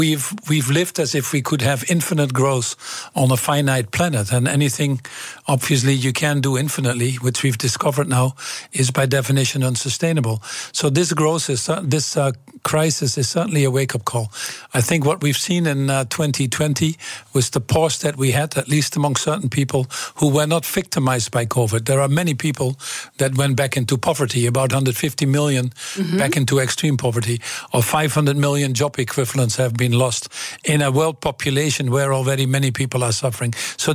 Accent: Overijssel, Netherlands; English is a second language; I came from Twente, so we keep both feet on the ground and we stay what you call nuchter. So that's very important to us. And I think there are a lot of good Dutch qualities that I take with me.

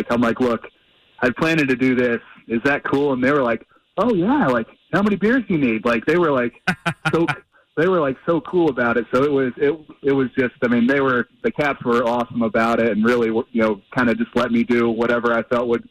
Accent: Indiana, United States; Growing up in Indiana, hockey isn't very big there. I mean, it was all basketball and the Colts in Indiana.

